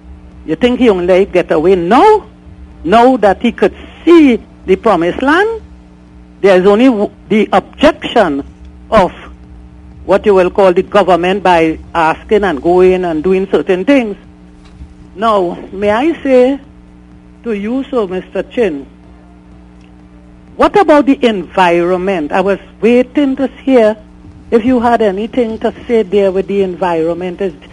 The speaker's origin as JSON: {"language": "English", "region": "Saint James", "country": "Jamaica", "tie": "born there", "said": "I live in the Waterhole Cookerit area, and I have been living here for past 50 years, and I was born in St. James."}